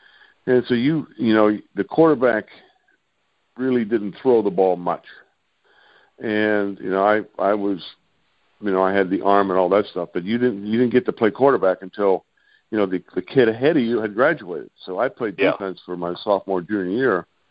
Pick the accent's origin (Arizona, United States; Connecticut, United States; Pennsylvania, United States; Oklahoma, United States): Pennsylvania, United States; Butler; my hometown, Butler, Pennsylvania, which is about 25 miles north.